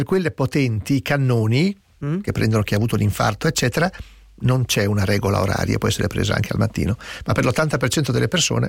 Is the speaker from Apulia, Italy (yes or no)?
no; Ferrara, Emilia-Romagna, Italy; io che vengo da Ferrara, dove si mangia la salamina da sugo